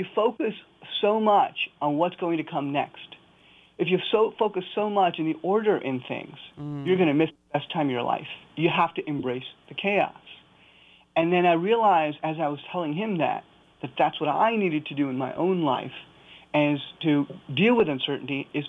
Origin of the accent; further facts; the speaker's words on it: United States; because I'm an American, I grew up here, I mowed lawns, I delivered newspapers